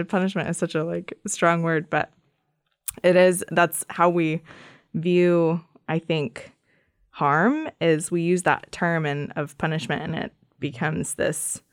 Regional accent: Sitka, Alaska, United States; also born or lived in Seattle; which is eagle killer whale. I grew up in Sitka, left for a few years, lived in Seattle, and I've been back in Sitka for the last 5 years.

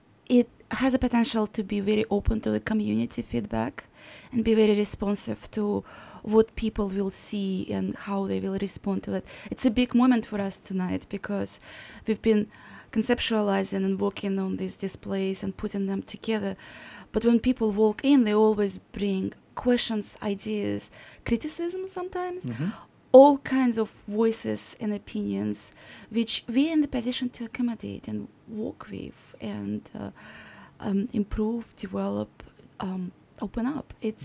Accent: Saint Petersburg, Russia; now in Alaska, United States; I am from St. Petersburg, Russia, originally. I've been living in Alaska for over 16 years by now

